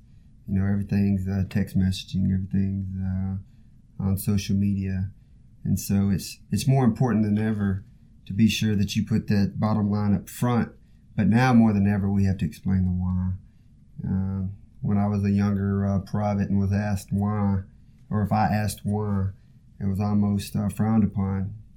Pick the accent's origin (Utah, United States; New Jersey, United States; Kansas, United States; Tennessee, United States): Tennessee, United States; accent: Southern drawl; I'm from Tennessee originally, and I had a southern draw, and as you probably can tell, it's pretty thick.